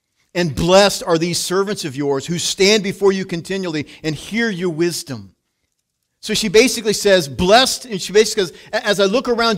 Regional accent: United States; And as an American, that was hard for me to understand

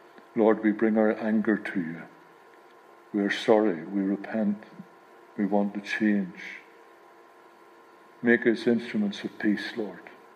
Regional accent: Ireland; I don't mean like I get angry, I'm Irish, you can't be Irish and not get angry.

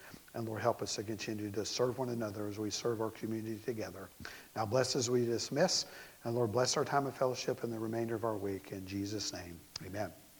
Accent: Australia; I'm not from the area. I'm from Australia.

